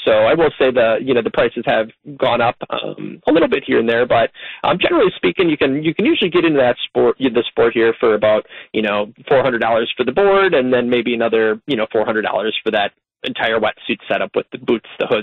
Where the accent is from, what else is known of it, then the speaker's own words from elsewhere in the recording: Madison, Wisconsin, United States; I came from Madison, so I really didn't know much about Milwaukee at all